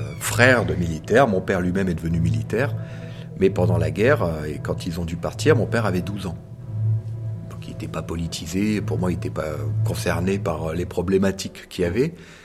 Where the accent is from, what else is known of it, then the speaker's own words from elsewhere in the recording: Grand Est, France; Mais même nous, en Alsace, on est alsacien